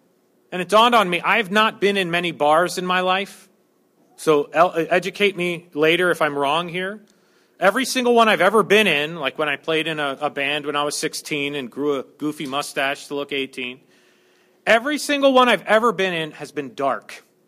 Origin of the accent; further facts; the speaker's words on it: Montana, United States; because I was from Montana, and I would go to Jersey for the summers